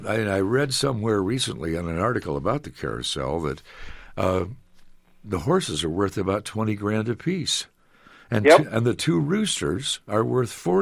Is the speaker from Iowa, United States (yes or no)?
yes; Story City, Iowa, United States; So when I was growing up in Story City, the carousel was torn down after the summer.